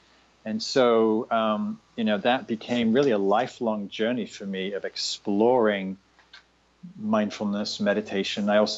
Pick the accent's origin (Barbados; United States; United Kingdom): United Kingdom; the north of England; also born or lived in London, United Kingdom; So I'm from England. I grew up in Northern England, moved to London